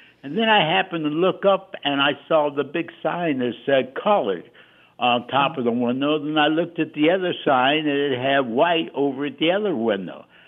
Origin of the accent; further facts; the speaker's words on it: Minneapolis, Minnesota, United States; Well, like I said, I was raised in the Minneapolis, so I knew very little about the good old segregated South.